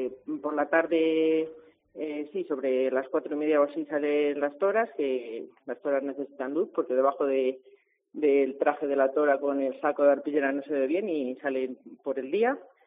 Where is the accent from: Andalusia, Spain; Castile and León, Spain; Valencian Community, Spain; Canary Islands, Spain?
Castile and León, Spain; la cultura de mi pueblo, y además que está ahí al lado de Ávila